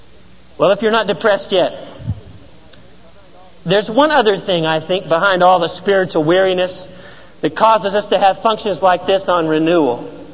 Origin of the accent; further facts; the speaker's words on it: Georgia, United States; as it was in my home state of Georgia.